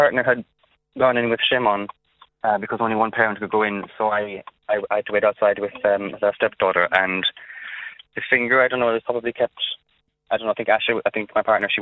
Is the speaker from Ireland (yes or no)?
yes; Kenmare, Munster, Ireland; well, I'm from Kinmare, you know